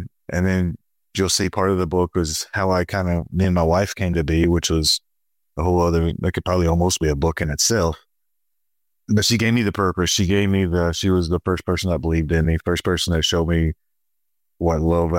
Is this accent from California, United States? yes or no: no; Kentucky, United States; So growing up, I'm from Kentucky originally. I kind of grew up in a little bit of a broken home.